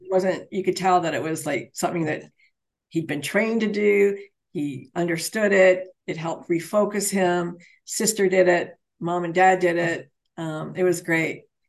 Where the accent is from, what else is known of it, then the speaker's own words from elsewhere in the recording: Canada; I'm a Canadian, I can tell them.